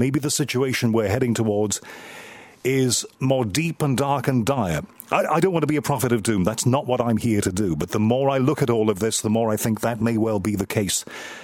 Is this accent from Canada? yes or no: no; United Kingdom; how I built my career by trying to model myself as best I could as a Brit on those great broadcasters I heard coming out of the US.